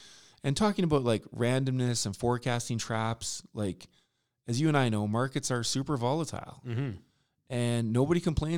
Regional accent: Calgary, Alberta, Canada; Where are you from? And you say, oh, I'm from Calgary.

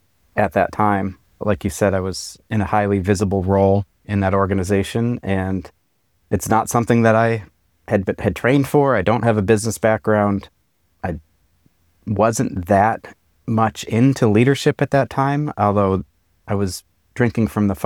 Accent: East Coast, United States; I'm from the East Coast, fast-paced, always looking to drive change externally

